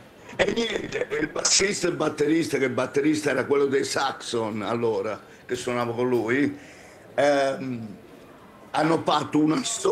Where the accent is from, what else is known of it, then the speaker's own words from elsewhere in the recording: Naples, Campania, Italy; now in Milan, Italy; perché io sono napoletano, anche se vivo a Milano da più di 50 anni.